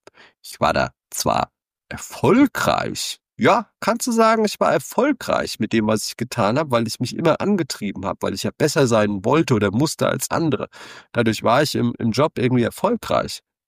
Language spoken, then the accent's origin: German; Rhineland-Palatinate, Germany; also ich komme aus der Rhein-Main-Region, wie man mir an der einen Stelle vielleicht durch das eine oder andere dialektische Wort auch mal erkennt. Ich bin in Mainz dann auf die weiterführende Schule gegangen